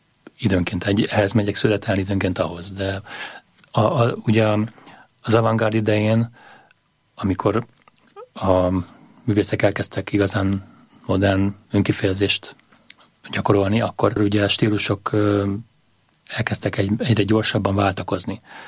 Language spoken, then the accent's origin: Hungarian; Hungary; ez a különlegesség, hogy mi magyarok vagyunk